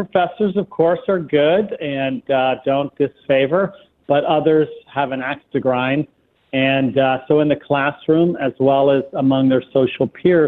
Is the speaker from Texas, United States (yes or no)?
yes; Houston, Texas, United States; now in New York City, United States; And by the way, I live in New York City, but I grew up in Houston, so I love Houston.